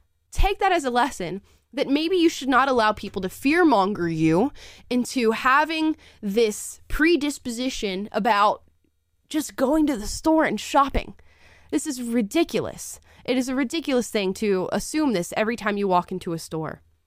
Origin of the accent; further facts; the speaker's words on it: Louisiana, United States; I'm from Louisiana, where they still have sundown towns.